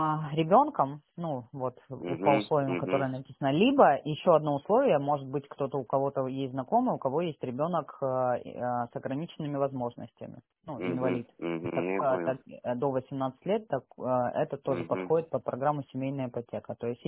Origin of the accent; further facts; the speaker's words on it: Sochi, Krasnodar Krai, Russia; Я тоже родом из Сочи, у меня родители в Сочи проживают.